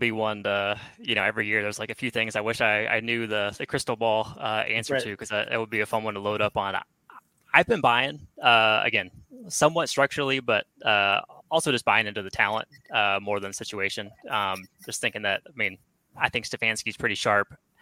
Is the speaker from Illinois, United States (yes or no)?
no; Atlanta, Georgia, United States; I'm from Atlanta, Georgia.